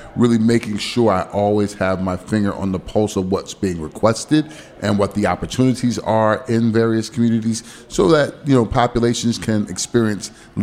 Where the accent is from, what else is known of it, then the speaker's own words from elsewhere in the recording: Newark, New Jersey, United States; I'm originally from Newark, New Jersey, which is not very different from Southeast DC